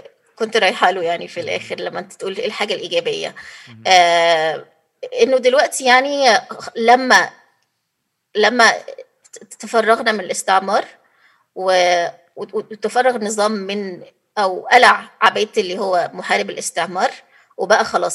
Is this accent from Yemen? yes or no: no; Egypt; وكمان كانوا مثلا عندنا في مصر بيقول